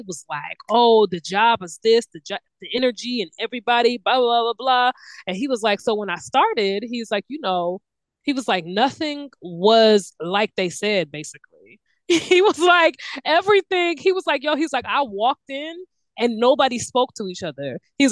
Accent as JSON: {"language": "English", "region": "Washington", "country": "United States", "tie": "born or raised there", "said": "I grew up in Washington. There wasn't a black culture."}